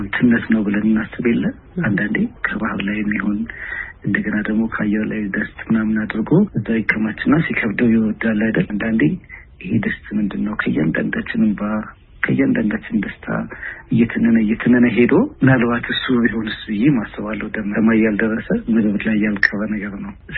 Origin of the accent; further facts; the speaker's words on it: Addis Ababa, Ethiopia; እንዳጋጣሚ ኮተቤ አካባቢ ስለነበርኩ የኮሌጅ ተማሪዎችም ሊመጡ ይችላል። ጠላም አለ እዛ ውስጥ ነው ያደኩት ለረዥም ጊዜ።